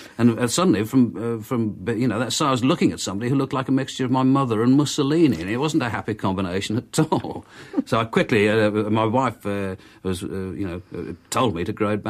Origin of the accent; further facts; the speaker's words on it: Liverpool, North West England, United Kingdom; So I phoned him up and said that I was from Liverpool, and he immediately put me on the air, and we talked a bit about Liverpool